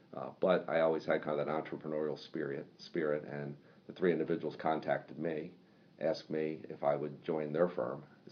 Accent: Baltimore, Maryland, United States; I'm kind of born and raised in the Baltimore area, kind of the northeast side of town. Raised by a single parent, lived in a little two-bedroom apartment, and went to high school locally at Loch Raven

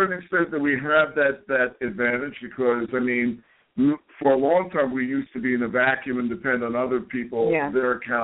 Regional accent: New Rochelle, New York, United States; also born or lived in Bronx / Brooklyn; I'm from everywhere. I'm from the Bronx sometimes, I'm from Brooklyn, and I'm mostly from New Rochelle.

